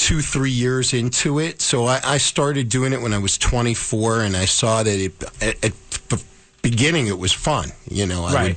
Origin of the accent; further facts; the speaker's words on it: Yonkers, New York, United States; I grew up in Yonkers and right near Yankees, not too far from Yankee Stadium, and just fell in love with baseball.